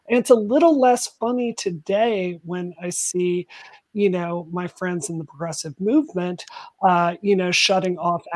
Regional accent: Mississippi, United States; I grew up in Mississippi, which is one of the poorest states in the country.

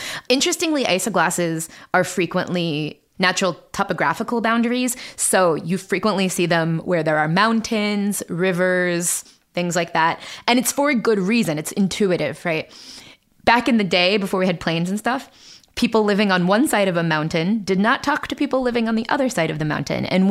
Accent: Ohio, United States; accent: Midland; Like I'm a Midland speaker because I'm from Central Ohio.

